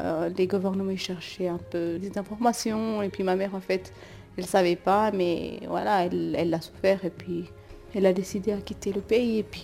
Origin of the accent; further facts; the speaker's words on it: Ethiopia; now in Corcelles, Switzerland; j'ai 24 ans, je viens d'Éthiopie et je suis arrivée en Suisse en 1929 et j'habite à Courcelles, Neuchâtel.